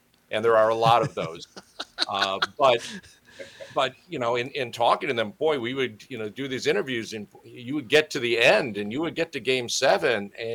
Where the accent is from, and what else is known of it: Wisconsin, United States; born or raised there